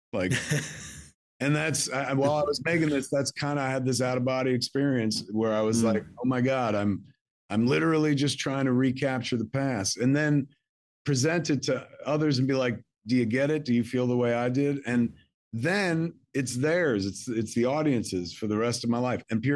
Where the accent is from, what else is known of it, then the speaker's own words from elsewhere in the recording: Highlands, New Jersey, United States; my life growing up in Highlands, like in Jersey in the 70s and 80s.